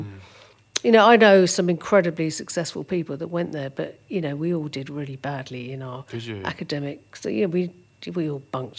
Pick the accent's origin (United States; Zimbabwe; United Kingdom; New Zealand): United Kingdom; Doddinghurst, East of England; also born or lived in Ilford; We moved to Essex. It's further out into Essex, into a place called Doddinghurst.